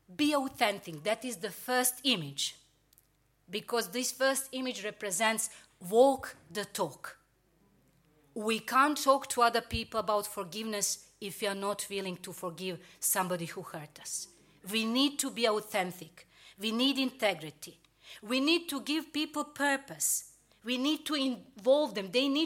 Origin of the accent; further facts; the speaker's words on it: Serbia; now in United Kingdom; I could now sit and ask and think why this call came after 21 years since we came from Serbia to UK.